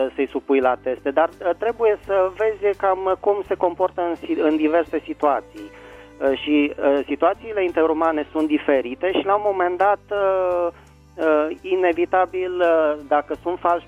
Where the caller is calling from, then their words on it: Bucharest, Romania; din București.